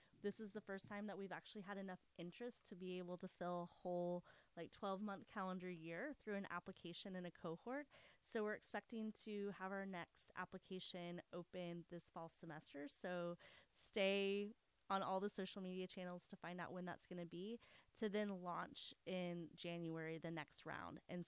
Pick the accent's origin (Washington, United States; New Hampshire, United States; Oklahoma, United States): Oklahoma, United States; Tulsa; So Leslie in college, so I'm from Tulsa, Oklahoma, which is really important because I'm a proud Tulsan.